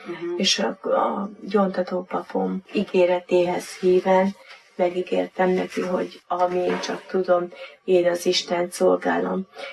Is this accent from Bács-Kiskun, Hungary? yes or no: yes; Kiskunfélegyháza, Bács-Kiskun, Hungary; Kiskunfélegyházán születtem, katolikus családban nőttem fel.